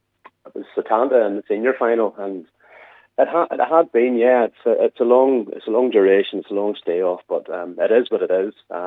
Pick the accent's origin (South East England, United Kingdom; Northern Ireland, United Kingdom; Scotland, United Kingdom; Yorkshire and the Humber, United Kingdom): Northern Ireland, United Kingdom; and I'm from Antrim myself, here in Ballycastle